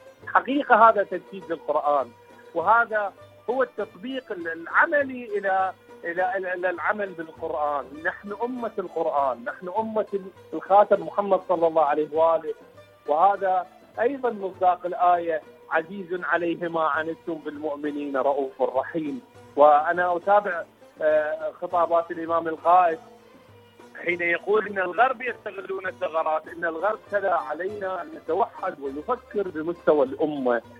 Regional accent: Iraq; من العراق

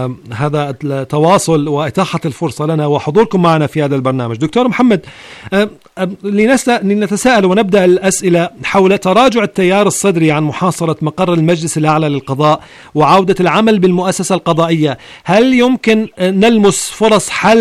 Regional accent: Iraq; كما تعلمنا من التجربة كعراقيين

